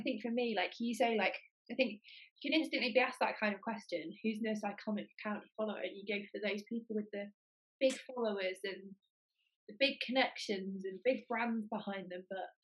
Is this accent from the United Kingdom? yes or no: yes; Manchester, North West England, United Kingdom; accent: Mancunian; also born or lived in Shropshire; That's so funny because people from Manchester can't really place my accent.